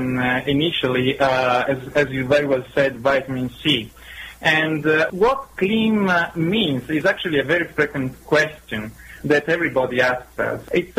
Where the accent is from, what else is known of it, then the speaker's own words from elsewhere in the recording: Italy; I come from Italy.